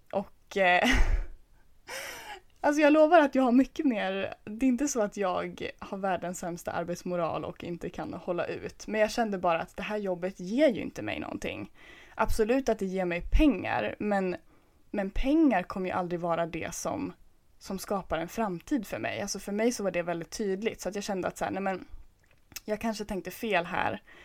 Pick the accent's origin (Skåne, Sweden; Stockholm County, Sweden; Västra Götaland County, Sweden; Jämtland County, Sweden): Jämtland County, Sweden; Undersåker; Jag är från Jämtland, en liten by utanför Åre som heter Undersåker och det är här jag sitter och pratar med er idag.